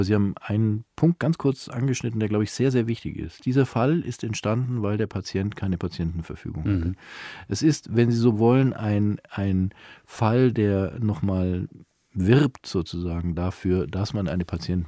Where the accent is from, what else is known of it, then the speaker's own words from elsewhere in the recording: Ulm, Baden-Württemberg, Germany; Ich bin gebürtiger Ulmer, also Schwabe.